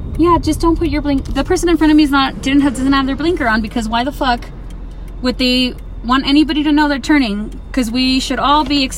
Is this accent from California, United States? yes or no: yes; Los Angeles, California, United States; also born or lived in Texas; And I'm originally from Los Angeles, but Texas is, like, what made me who I am.